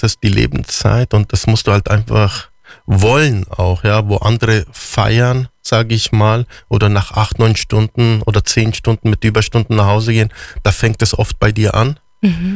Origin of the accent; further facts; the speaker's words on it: Füssen, Bavaria, Germany; Ja, und ich bin in Füssen geboren und aufgewachsen. So schön da gewesen.